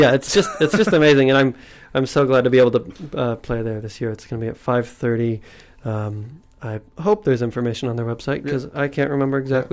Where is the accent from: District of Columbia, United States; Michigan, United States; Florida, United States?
District of Columbia, United States; Washington; Like, I was always hoping to move to Brooklyn, because I'm from Washington, D.C.